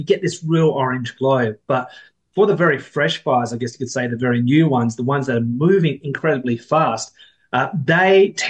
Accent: South Australia, Australia; I remember living through a 10-year drought when I was in South Australia through the early thousands, late 90s, through to about 2008, 2009.

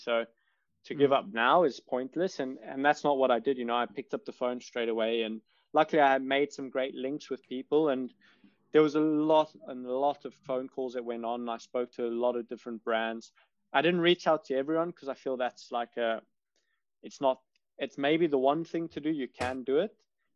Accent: South Africa; maybe that's the cool thing about being South African and being a bit laid back.

